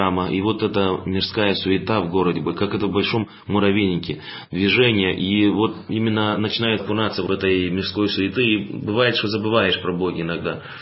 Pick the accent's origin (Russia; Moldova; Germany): Moldova; Russian is a second language; несмотря на то, что я молдаванин, но, может, трудно акцент вот по-русскому.